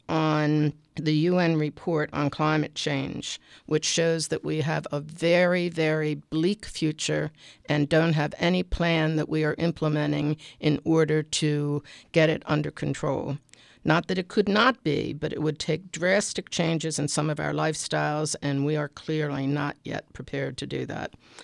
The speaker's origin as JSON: {"language": "English", "town": "Baltimore", "region": "Maryland", "country": "United States", "tie": "born or raised there", "said": "reflections on Baltimore, my hometown"}